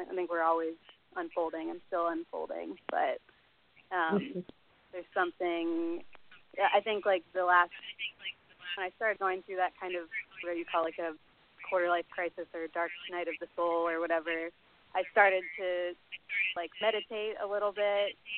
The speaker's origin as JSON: {"language": "English", "region": "Ohio", "country": "United States", "tie": "born or raised there", "moved": "as an adult", "lives_now": "Los Angeles, United States", "said": "I grew up in Ohio, so when I moved to L.A. when I was, like, 18"}